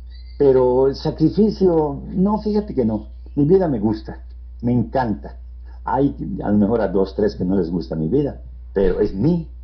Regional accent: Tizimín, Yucatán, Mexico; moved away; also born or lived in Tijuana / United States; yo decidí vivir en Tizimín, regresar a vivir, porque yo nací en Tizimín. Yo soy yucateco, de Tizimín yo me fui a Tijuana, de Tijuana me fui a Estados Unidos.

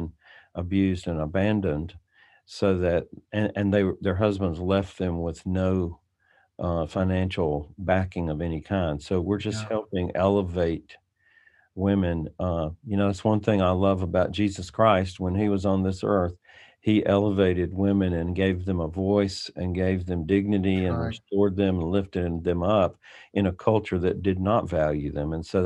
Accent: Georgia, United States; in 2016, I had to move back to my home state of Georgia to take care of my aging parents.

